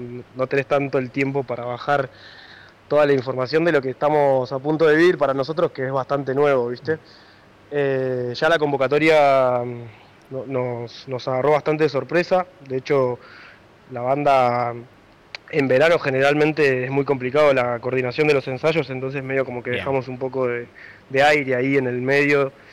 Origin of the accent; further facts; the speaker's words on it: Cipolletti, Río Negro, Argentina; el 80% de los integrantes son todos de Cipolletti, así que somos más de Cipo